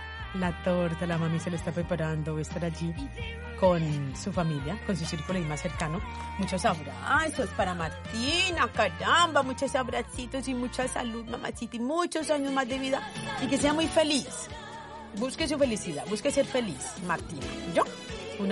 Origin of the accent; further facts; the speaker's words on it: Talcahuano, Biobío, Chile; Yo también soy de Talcahuano.